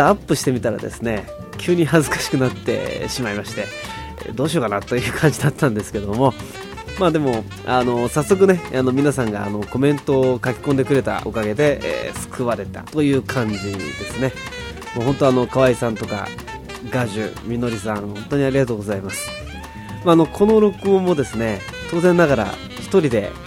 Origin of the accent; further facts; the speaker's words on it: Gifu, Japan; born there; 岐阜県生まれですね。